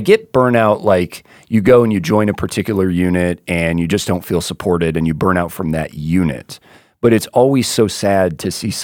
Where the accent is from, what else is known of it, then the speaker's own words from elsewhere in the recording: Florida, United States; I remember when I was growing up in South Florida.